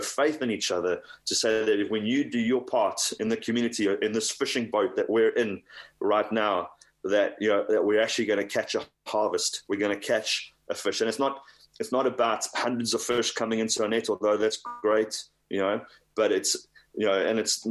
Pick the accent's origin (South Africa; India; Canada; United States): South Africa; now in Scotland, United Kingdom; I'm a South African preaching to Scots